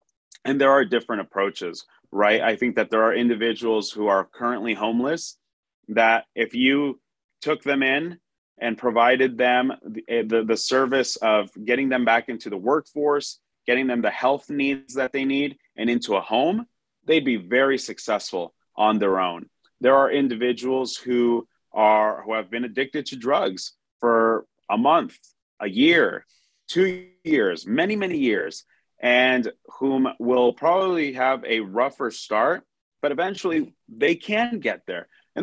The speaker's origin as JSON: {"language": "English", "town": "Maryvale", "region": "Arizona", "country": "United States", "tie": "born or raised there", "said": "I grew up in Maryvale. And Maryvale has always been classified as, the bad part of town."}